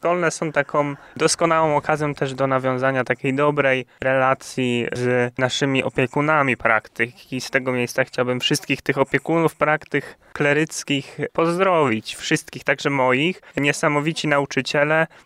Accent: Krotoszyn, Greater Poland Voivodeship, Poland; Ja jestem z Krotoszyna

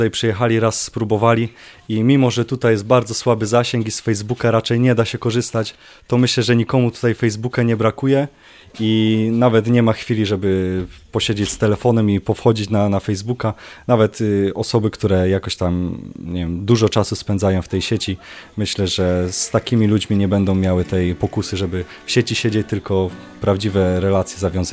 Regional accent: Kalisz, Greater Poland Voivodeship, Poland; Ja z Kalisza.

